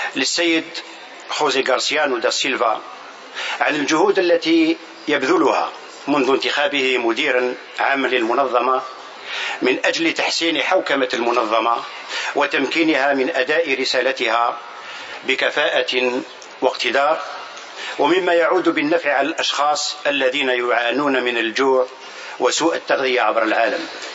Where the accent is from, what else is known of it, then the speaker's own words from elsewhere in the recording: Algeria; توليها بلدي الجزائر لمنظمتكم الموقرة